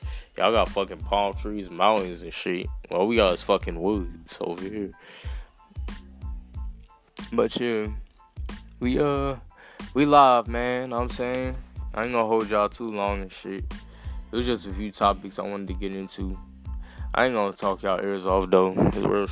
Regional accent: Dallas, Georgia, United States; I'm from Dallas, Georgia.

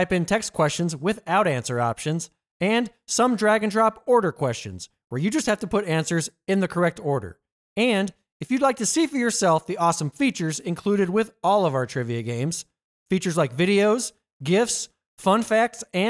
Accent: Hobbs, New Mexico, United States; in my hometown of Hobbs, New Mexico. Shout out Hobbs.

